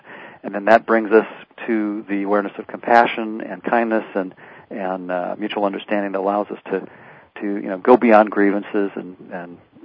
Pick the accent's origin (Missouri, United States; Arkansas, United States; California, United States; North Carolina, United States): California, United States; Livermore; I devoured everything I could find in the local library where I grew up in Livermore, California, and then went off to school to UC Davis